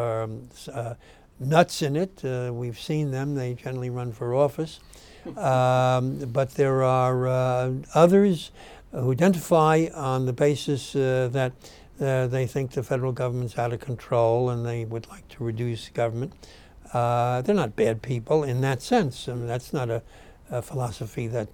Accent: New York City, New York, United States; born there; Less than 50% of the people who live in the city of New York were born here. I'm one of them. I was born in the Bronx.

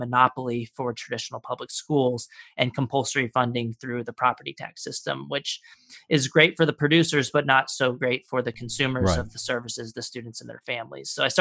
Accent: San Antonio, Texas, United States; Yeah, I grew up in San Antonio, Texas, and went through the public education system all through K through 12.

